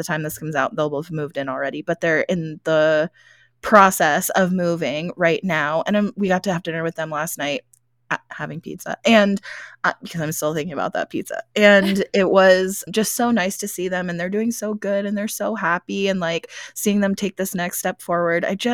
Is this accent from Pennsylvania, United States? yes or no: yes; Gettysburg, Pennsylvania, United States; like I'm from Gettysburg, so I grew up in Gettysburg basically